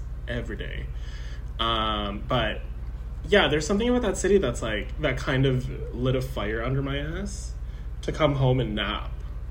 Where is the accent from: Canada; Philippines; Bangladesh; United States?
Philippines; I'm Filipino